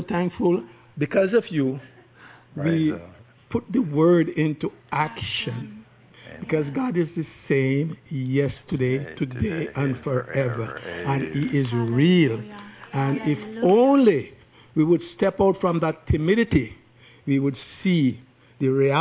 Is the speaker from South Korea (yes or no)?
no; Canada; my wife, Daniela, we are from Canada.